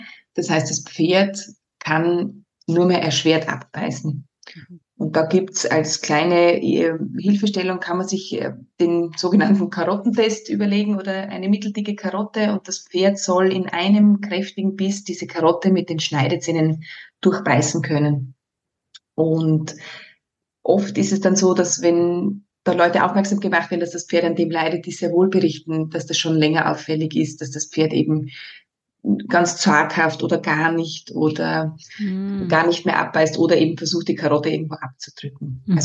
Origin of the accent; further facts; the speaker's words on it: Burgenland, Austria; Ich bin gebürtige Südburgenländerin, komme da ganz aus dem Grenzgebiet von Ungarn.